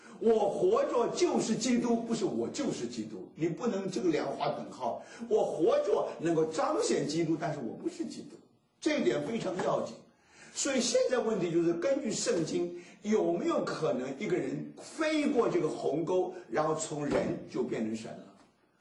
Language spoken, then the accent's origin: Chinese; China; 这是我们中国人，我们把它翻译错误了